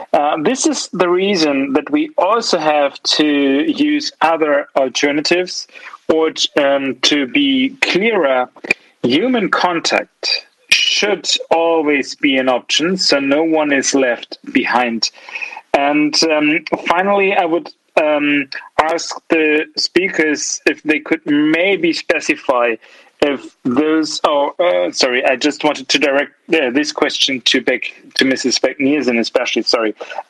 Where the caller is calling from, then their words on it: Germany; I'm connecting today from Germany.